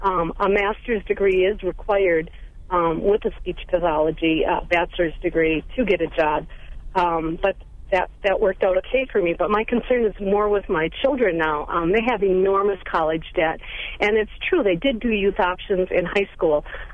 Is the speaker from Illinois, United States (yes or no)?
no; Wisconsin, United States; I grew up in Burnett County and my dad was a sand poor farmer